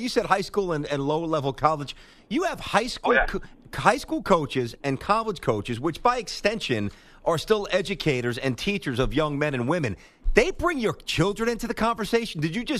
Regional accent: Brooklyn, New York, United States; I mean, Ack, we're both from Brooklyn. I don't remember parents being overly aggressive back then.

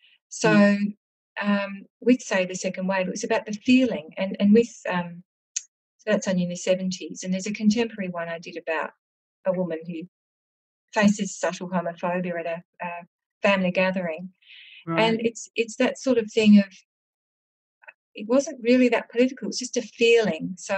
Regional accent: Adelaide, South Australia, Australia; I'm from Adelaide

